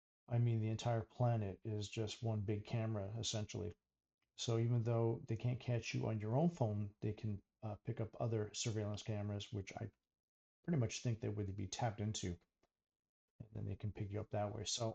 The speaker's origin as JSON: {"language": "English", "country": "Canada", "said": "me being Canadian, it's happened here in Canada"}